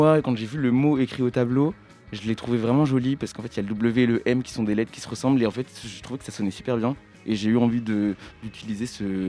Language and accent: French; Angers, Pays de la Loire, France; also born or lived in Pointe-Noire, Republic of the Congo; Non, j'ai pas né à Angers, je suis né à Pointe-Noire au Congo.